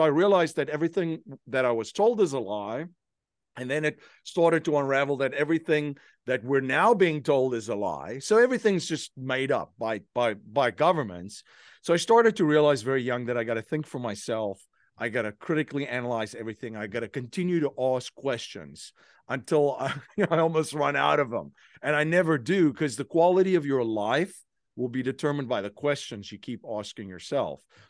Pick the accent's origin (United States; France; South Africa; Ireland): South Africa; I had a gift of growing up in South Africa during a very interesting time in the country's history.